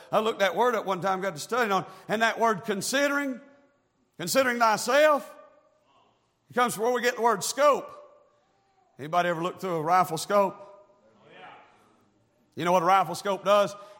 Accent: Tennessee, United States; Hey, I grew up in East Tennessee. I thought that stuff was normal.

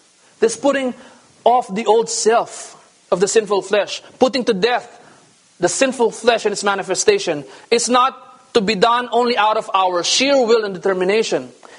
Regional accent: Philippines; I'm a Filipino.

